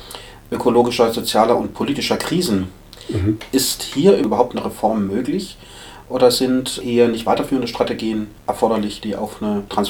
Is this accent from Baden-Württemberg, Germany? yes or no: yes; Baden-Württemberg, Germany; aber ich komme ja aus Baden-Württemberg, ja.